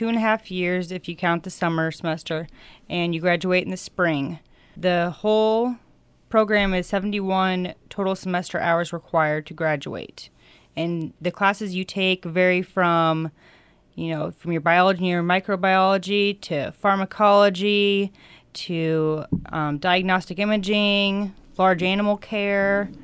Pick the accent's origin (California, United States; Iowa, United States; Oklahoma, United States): Iowa, United States; Atlantic; Hi, everybody. I grew up in Atlantic.